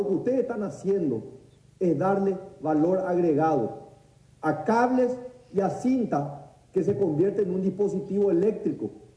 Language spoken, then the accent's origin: Spanish; Paraguay; Porque si nosotros nos llamamos paraguayos, si nosotros somos la República del Paraguay